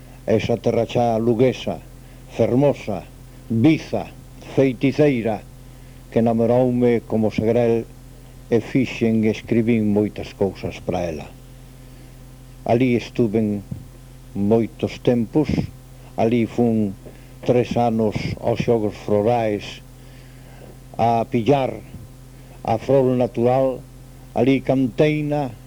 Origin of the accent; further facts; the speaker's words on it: Galicia, Spain; Para min, sería unha honra o ser o derradeiro segrel da miña terra, da miña Galicia.